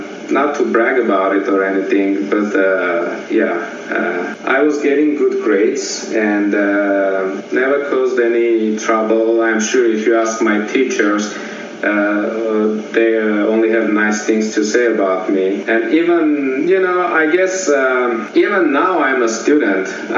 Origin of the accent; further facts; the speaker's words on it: Yerevan, Armenia; moved away as an adult; now in United States; Well, I was born and raised in Armenia, in Yerevan, which is the capital of Armenia. And I was 19 when we moved to the United States.